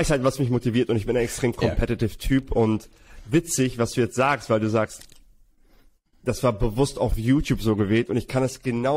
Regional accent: Hamburg, Germany; wir kommen beide aus Hamburg

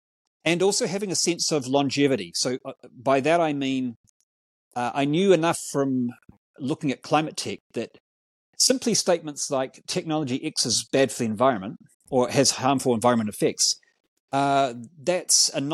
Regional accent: New Zealand; And I'm a Kiwi. I'm a New Zealander.

